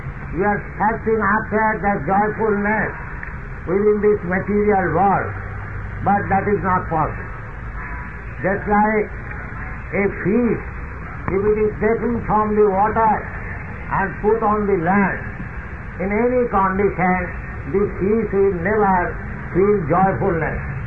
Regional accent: India; born there; I am born in India, so I am thinking I am Indian.

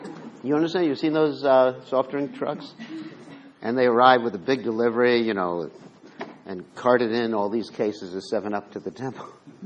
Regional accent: United States; So I'm an American, too.

